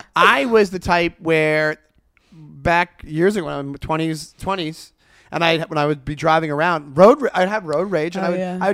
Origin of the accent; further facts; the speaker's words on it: Long Island, New York, United States; When you're from New York, right? When you grow up in New York, I'm from Long Island.